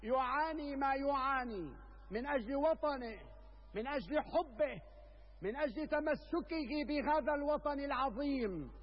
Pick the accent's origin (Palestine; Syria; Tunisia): Syria; ولن يجعلنا على الإطلاق كسوريين جميعا، لن يجعلنا ننهزم أو نصاب بالخور أمام كيدك وخبثك ومكرك.